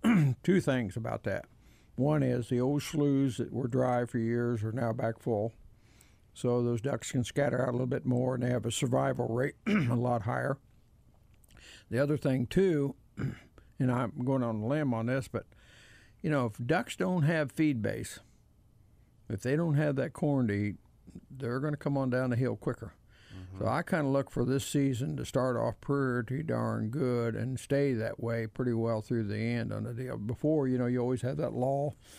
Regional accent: Missouri, United States; So we'll see, but I'm from Missouri.

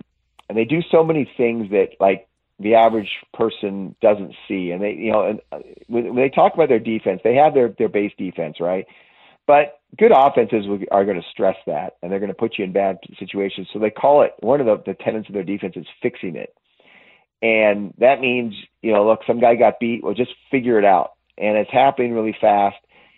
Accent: California, United States; I grew up in the Bay Area.

